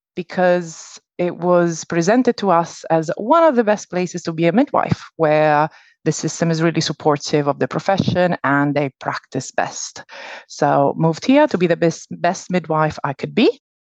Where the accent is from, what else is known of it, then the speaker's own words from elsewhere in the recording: Italy; English is a second language; moved away as an adult; also born or lived in San Diego, California; now in England; I work for myself in England on the South Coast. I am originally from Italy. So I born and grew up in Italy. And then I left and moved to San Diego, California, when I was 19.